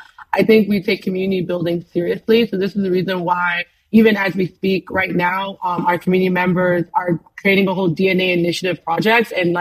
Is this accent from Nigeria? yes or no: yes; Nigeria; So me and Eche, yes, we are both Nigerian